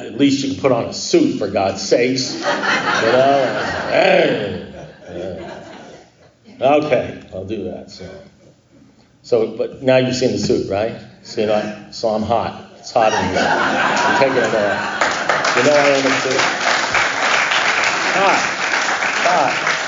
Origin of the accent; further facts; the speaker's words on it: Miami, Florida, United States; I said, yeah, because I come from Miami.